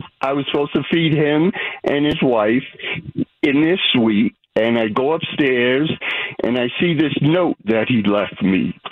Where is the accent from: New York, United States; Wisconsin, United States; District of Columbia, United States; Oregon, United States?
New York, United States; Brooklyn; And I told him, I'm from Brooklyn, and we bonded right there.